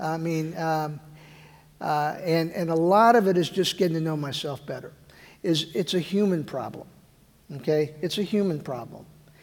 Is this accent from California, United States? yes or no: no; Texas, United States; born there; I tell people that I was born in Texas on the U.S.-Mexican border, I always now have to clarify I was born on this side, right?